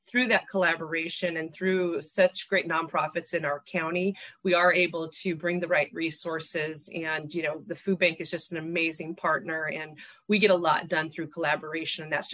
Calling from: Atascadero, California, United States; I'm zooming in from Atascadero, from our original location

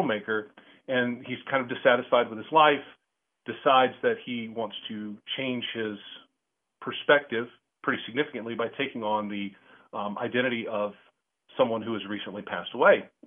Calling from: Apex, North Carolina, United States; I'm calling from Apex, North Carolina

